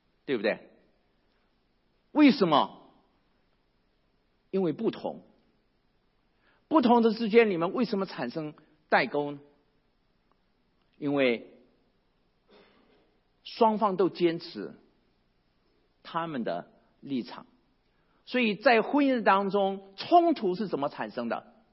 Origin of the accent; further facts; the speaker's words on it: China; 那我们中国人在历史里面，我们中国人的茄子